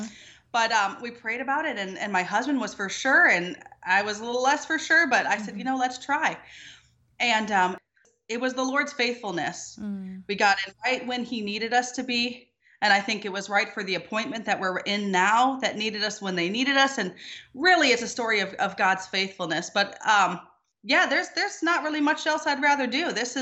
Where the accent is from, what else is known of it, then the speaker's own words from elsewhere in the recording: Minneapolis, Minnesota, United States; I was raised in Minneapolis, Minnesota, to a single dad.